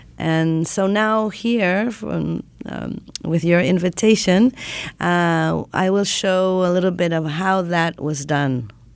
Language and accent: English; Argentina; English is a second language; And I came all the way from Argentina to Oklahoma.